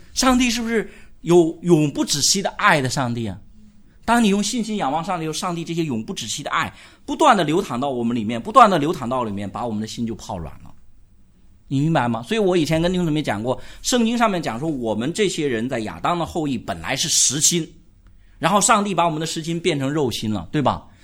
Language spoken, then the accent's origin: Chinese; China; 其实我们基督徒，我们中国人，我们很多人，其实很多人常常搞误会